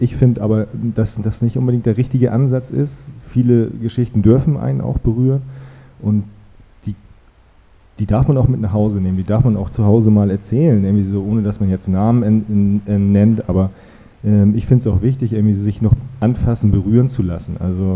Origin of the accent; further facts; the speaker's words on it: Northern Germany, Germany; now in Switzerland; also wie man hört, komme ich aus Deutschland, aus Norddeutschland, und habe meinen Zivildienst irgendwie so in einem Krankenhaus gemacht